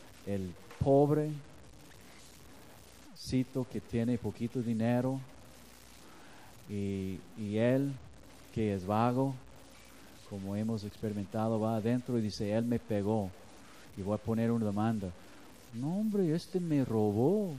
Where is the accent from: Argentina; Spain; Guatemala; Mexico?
Mexico; Yo tengo puro peso, soy mexicano, llévame.